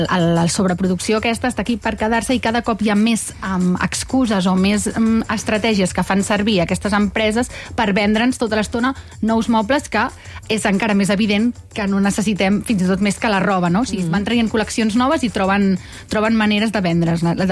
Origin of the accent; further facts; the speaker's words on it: Terrassa, Catalonia, Spain; jo recordo quan a Terrassa, que jo sóc de Terrassa